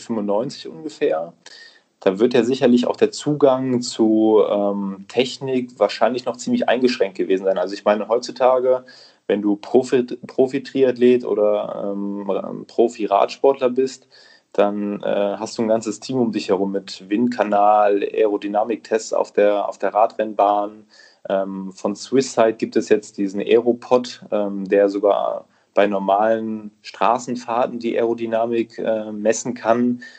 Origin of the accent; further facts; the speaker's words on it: Krefeld, North Rhine-Westphalia, Germany; also ich bin ja ursprünglich aus Krefeld.